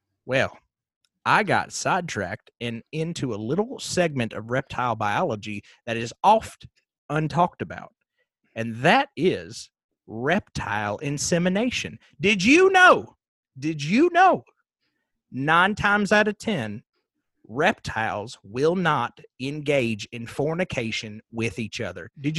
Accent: New York, United States; So next thing I know, I'm going to college, right? NYU. Because I'm from New York, and that is a college that is there.

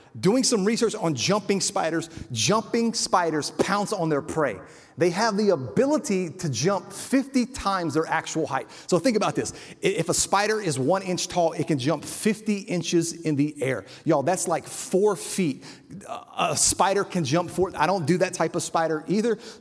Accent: Louisiana, United States; I remember growing up in South Louisiana. Like many of you, I was around alcohol my whole life.

